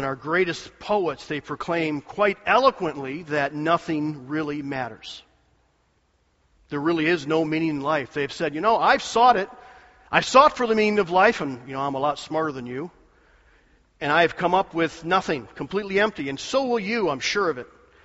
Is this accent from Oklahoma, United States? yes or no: no; Michigan, United States; I call it maize because I'm from Michigan, maize and blue.